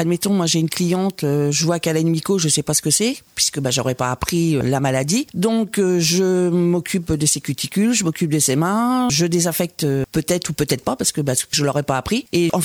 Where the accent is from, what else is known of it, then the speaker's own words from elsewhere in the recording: Saint-Georges-le-Gaultier, Pays de la Loire, France; je suis de Ballon-Saint-Marc. Ça fait 20 ans que je suis à Ballon, mais je suis d'origine de Saint-Georges-Gautier. Donc, je suis partie sur Ballon par rapport au travail de mon mari.